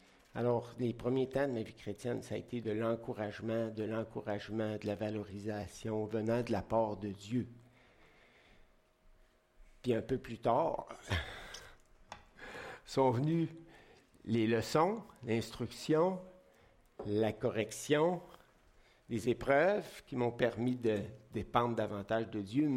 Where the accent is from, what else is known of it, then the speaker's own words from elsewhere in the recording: Quebec, Canada; je peux parler de ça parce que je suis un Québécois, là, un Canadien français